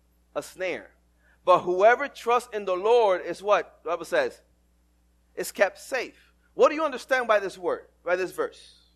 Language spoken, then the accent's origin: English; New York City, New York, United States; when I was growing up in New York City, if you were going to belong and fit in school, you had to wear one type of sneakers.